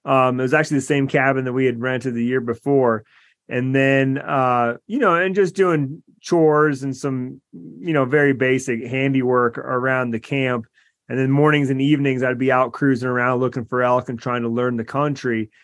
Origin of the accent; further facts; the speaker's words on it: Michigan, United States; Yeah, I grew up in Michigan and then we travel over to Wisconsin.